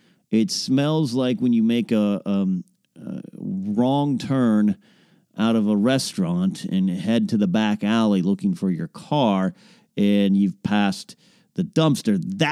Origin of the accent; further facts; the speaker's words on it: Pismo Beach, California, United States; we're in this store up in near Pismo Beach, California, my hometown area.